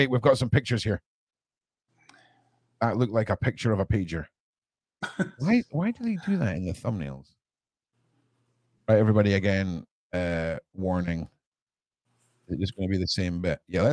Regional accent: Scotland, United Kingdom; I'm from Scotland

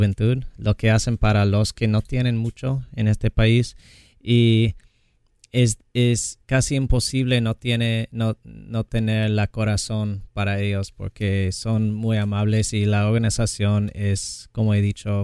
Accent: Redlands, California, United States; born there; Spanish is a second language; Nací aquí en Redlands, 2 horas norte de aquí.

